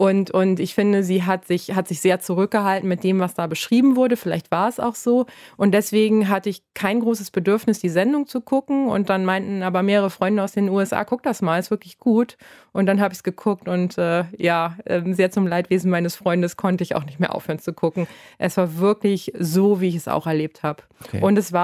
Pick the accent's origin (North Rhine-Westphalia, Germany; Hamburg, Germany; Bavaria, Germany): Hamburg, Germany; Ich bin Hamburgerin, genau.